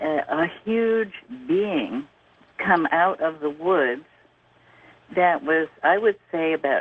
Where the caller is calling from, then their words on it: California, United States; I'm calling from Shasta County.